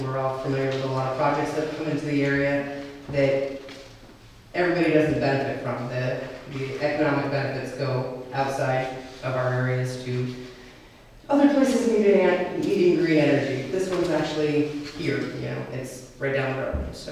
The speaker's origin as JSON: {"language": "English", "town": "Ellenburg", "region": "New York", "country": "United States", "said": "I'm Delaware. We're from Ellenburg."}